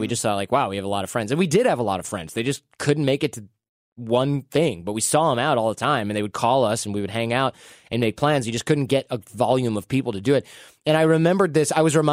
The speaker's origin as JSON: {"language": "English", "town": "Detroit", "region": "Michigan", "country": "United States", "also_born_or_lived": "New York", "lives_now": "Los Angeles, United States", "said": "I moved from the Midwest, Detroit area, to New York and then"}